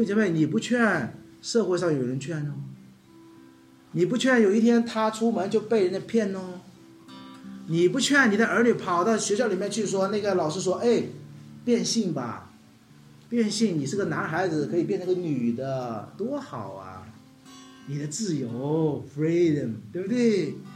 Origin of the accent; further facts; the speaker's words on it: China; 我们中国人有句话说"近墨者黑"，是不是？